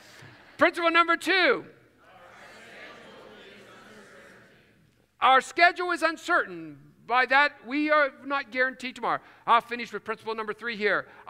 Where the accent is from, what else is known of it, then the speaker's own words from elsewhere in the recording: West Virginia, United States; I grew up in West Virginia where they do not always use correct English. And it's my heritage.